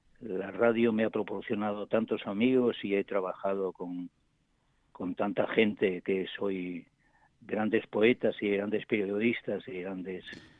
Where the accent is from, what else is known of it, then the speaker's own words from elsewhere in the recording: Ponferrada, Castile and León, Spain; uno en mi pueblo, en Ponferrada